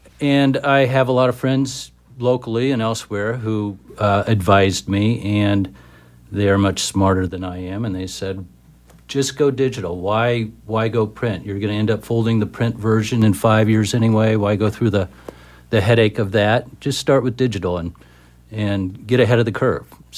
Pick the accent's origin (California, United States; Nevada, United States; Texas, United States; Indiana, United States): Indiana, United States; Indianapolis; Mainly in Indiana, or all in Indiana, but mainly in Indianapolis.